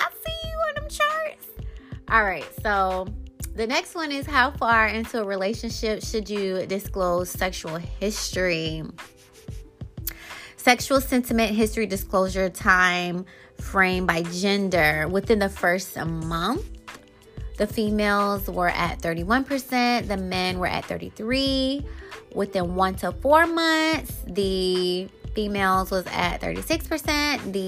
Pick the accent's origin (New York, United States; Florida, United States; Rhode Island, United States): Florida, United States; And it looks like Florida is around 7.2. That's my home state.